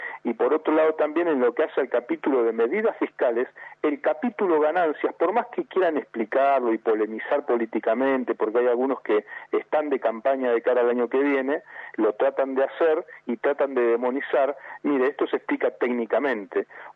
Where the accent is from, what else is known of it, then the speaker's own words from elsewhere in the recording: Neuquén, Argentina; Soy neuquino, nacido y criado en la ciudad de Neuquén. Vivo en el barrio Don Bosco. Gracias a Dios sigo viviendo en el mismo barrio donde nací, donde me crié